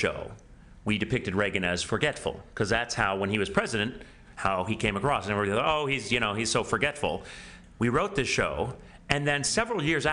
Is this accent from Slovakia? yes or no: no; Canada; Yes, I'm Canadian.